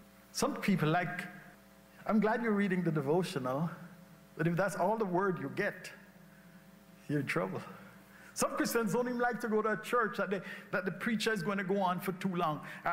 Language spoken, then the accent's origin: English; Jamaica; When we were growing up in Jamaica, you know, the milkman would deliver a couple bottles of milk every morning.